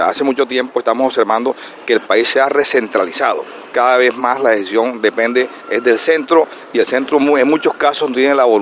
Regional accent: Caribbean coast, Colombia; Entonces realmente como costeños nos sentimos angustiados, preocupados

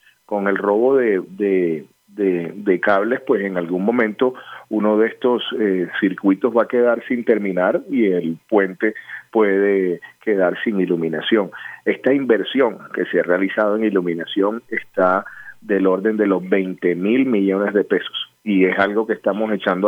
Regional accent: Barranquilla, Atlántico, Colombia; yo creo que vale la pena y ya como barranquillero lo digo

